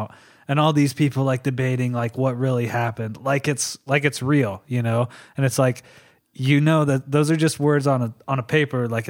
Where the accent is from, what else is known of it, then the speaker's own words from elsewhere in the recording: New Mexico, United States; cause I grew up in New Mexico. So it was, we always used to go to Juarez and like, we were always like scared to go to Juarez in the '90s